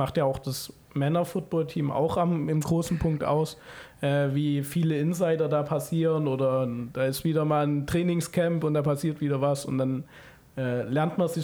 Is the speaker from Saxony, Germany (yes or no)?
yes; Zwickau, Saxony, Germany; ich komme ja aus Zwickau, habe Familie